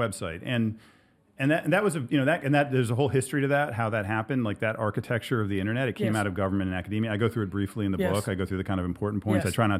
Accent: Ohio, United States; like I was just my own background, like I came from Ohio. My parents were professors.

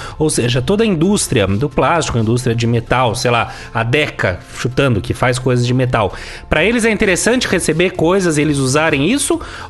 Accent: São Paulo, Brazil; Não sei, a gente é de São Paulo, né?

